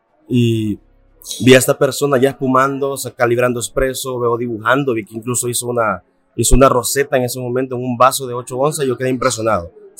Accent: Sonsonate, El Salvador; yo soy de Sonsonate y me mudé justamente a los 18 años a San Salvador.

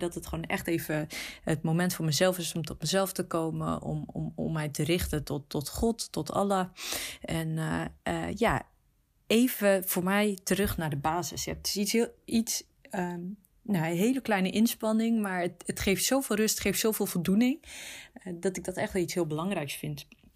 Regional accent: Netherlands; born there; Ik ben in Nederland geboren, ik ben islamitisch opgevoed en naarmate ik ouder werd heb ik daar zelf verdieping in gezocht

